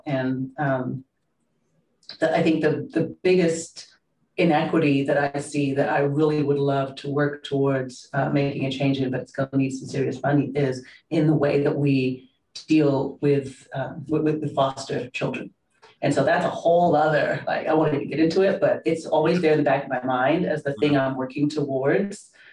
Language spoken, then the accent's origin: English; United Kingdom; accent: British; And that was my accent, right? I had a British accent. I don't have a British accent anymore.